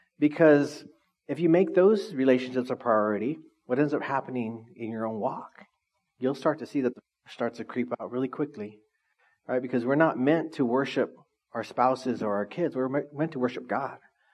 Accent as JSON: {"language": "English", "town": "Orange Cove", "region": "California", "country": "United States", "tie": "born or raised there", "said": "I grew up in Orange Cove."}